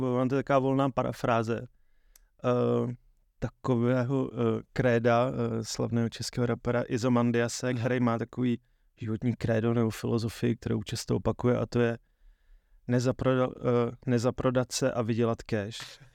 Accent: Kadaň, Ústí nad Labem Region, Czechia; Jsem z Kadaně

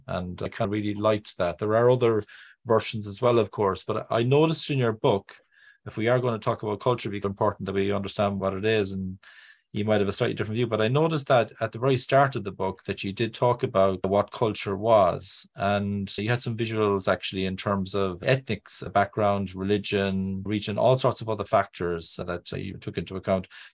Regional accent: Ireland; And me being Irish, for example, I'm probably getting drunk all the time

